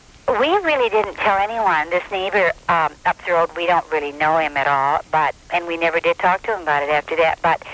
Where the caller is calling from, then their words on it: Michigan, United States; We're from Downriver, and we were driving along our little street here.